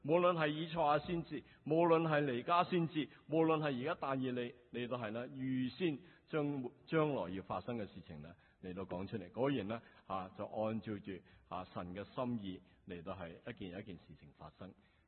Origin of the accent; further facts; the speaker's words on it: China; 为什么我们中国人的心这么硬呢？